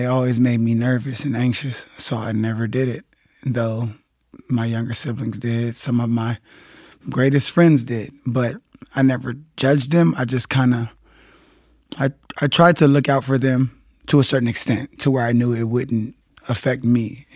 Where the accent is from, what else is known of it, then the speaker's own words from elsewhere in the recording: Los Angeles, California, United States; also born or lived in Inglewood / Hawthorne / Burbank; I was born and raised in South Central, specifically West Adams District, and we moved around a lot just to avoid certain gangs and violence, depending on the age, between Inglewood, South Central, Hawthorne, Burbank, you name it.